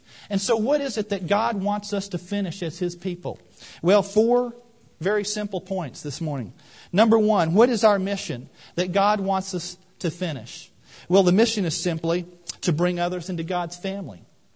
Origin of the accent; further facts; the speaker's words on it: Albuquerque, New Mexico, United States; I know in Albuquerque, my hometown, in 1970